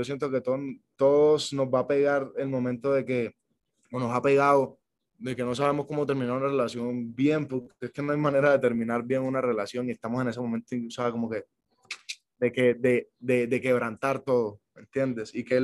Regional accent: Colombia; moved away; yo soy colombiano, puede que no viva allá, pero es momentáneo, yo estoy fuera de Colombia por mi trabajo. O sea, mi familia, mi vida, mis amigos, todo, yo lo tengo en Colombia

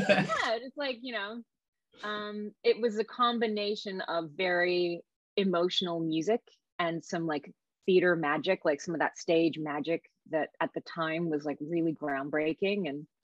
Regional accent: Australia; also born or lived in Hong Kong / Taiwan; because I'd grown up in Southeast Asia. And I'm from Australia, had grown up in like Hong Kong, Taiwan, and a few places, and had to go to college in Australia

